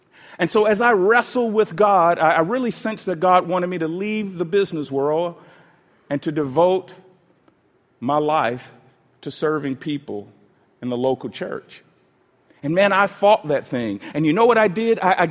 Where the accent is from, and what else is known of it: Atlanta, Georgia, United States; born or raised there